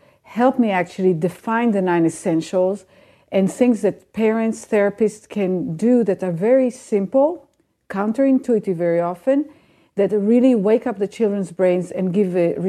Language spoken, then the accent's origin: English; Israel; Lucky for me, I grew up in Israel where it was earlier on